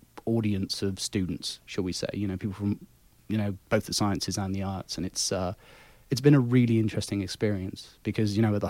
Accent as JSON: {"language": "English", "country": "United Kingdom", "moved": "yes", "lives_now": "United States", "said": "where I'm from in the UK, obviously, I'm not from Georgia originally."}